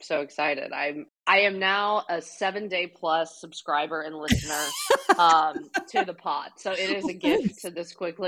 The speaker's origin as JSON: {"language": "English", "town": "Nashville", "region": "Tennessee", "country": "United States", "tie": "born or raised there", "said": "I am from Nashville, born and raised here, still live here."}